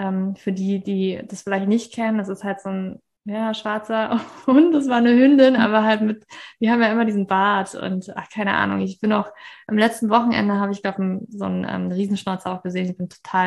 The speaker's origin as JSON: {"language": "German", "region": "Berlin", "country": "Germany", "tie": "born there", "said": "Leute, ich bin eigentlich nicht in Berlin aufgewachsen. Ich bin nicht aus Berlin. Ich bin in Berlin geboren."}